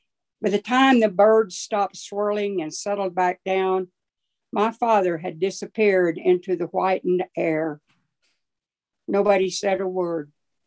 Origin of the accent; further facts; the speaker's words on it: Oklahoma, United States; born there; I was born on the Oklahoma prairie, way out in the middle of nowhere, during the Dust Bowl and the Great Depression.